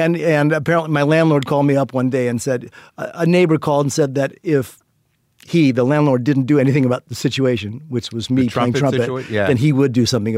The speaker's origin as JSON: {"language": "English", "region": "Indiana", "country": "United States", "tie": "born or raised there", "said": "So I needed to take my board examination, so I took Indiana board examination because my home state. I pretty much knew I didn't want to be living in Indiana, though"}